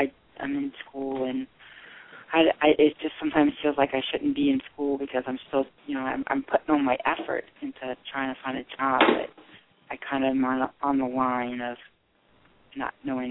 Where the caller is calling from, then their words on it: South Carolina, United States; I'm calling from South Carolina.